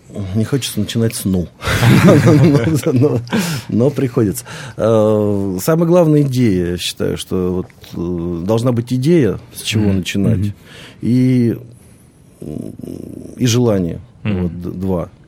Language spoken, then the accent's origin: Russian; Moscow, Russia; moved away as an adult; кому в Москве, я москвич, mm-hmm. кому в Москве нужен штурман дальнего плавания.